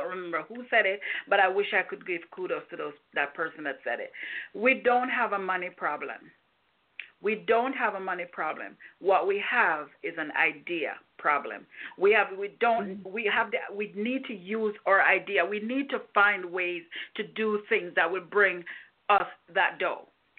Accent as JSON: {"language": "English", "country": "Jamaica", "said": "and I'm a Jamaican woman. I'm going to eat my bread, my rice, and my jerk chicken"}